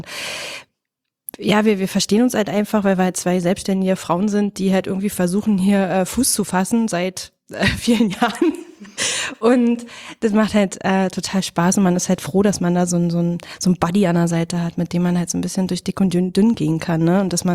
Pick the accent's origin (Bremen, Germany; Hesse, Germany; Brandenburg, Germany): Brandenburg, Germany; Wir sind im Fläming groß geworden